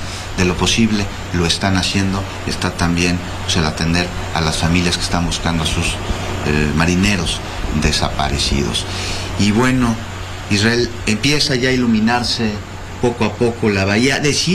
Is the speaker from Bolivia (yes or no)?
no; Mexico; Somos mexicanos todos